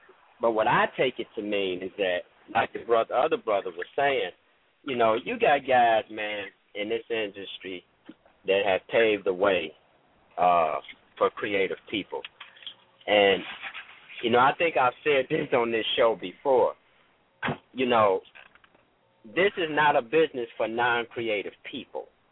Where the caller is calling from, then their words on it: Detroit, Michigan, United States; I'm calling in from Detroit.